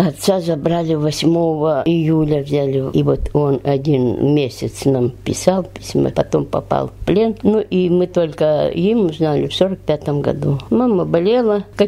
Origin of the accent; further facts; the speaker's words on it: Ushma, Russia; Родилась я в Ушиме. Там 70 лет прожила в Ушемском районе. На Большом острове.